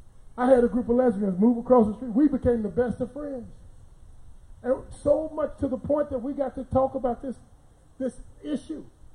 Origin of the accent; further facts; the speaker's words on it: Dallas, Texas, United States; So when I was growing up in Dallas, Texas, my mama had 10 babies in 10 years.